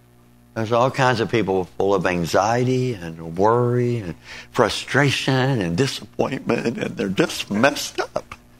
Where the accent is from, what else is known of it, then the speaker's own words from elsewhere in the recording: Kentucky, United States; I told you a while ago I grew up in Kentucky and out in the country and so on.